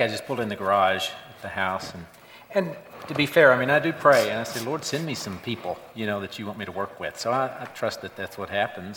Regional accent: Louisville, Kentucky, United States; I grew up in Louisville, came to UK to run track

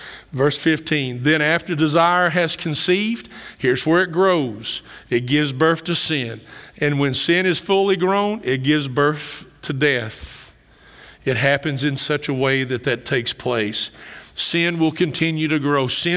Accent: Kentucky, United States; But I grew up in Greene County from second grade to eighth grade.

